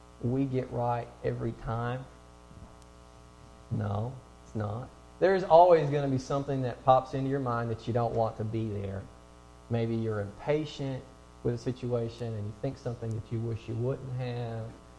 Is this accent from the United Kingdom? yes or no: no; Tennessee, United States; Now, I'm from West Tennessee, and it's not as hilly as it is in other places